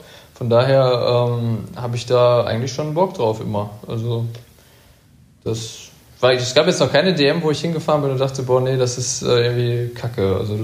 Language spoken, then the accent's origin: German; Essen, North Rhine-Westphalia, Germany; born there; also born or lived in Dortmund; Ja, ich bin in Essen geboren.